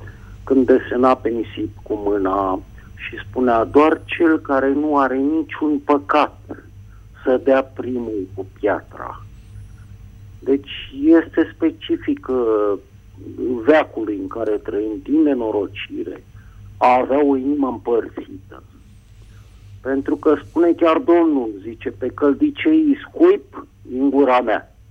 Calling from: Bucharest, Romania; din București și îmi vine în minte

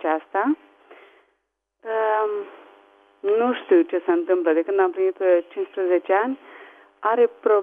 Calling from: Spain; Sunt din Spania.

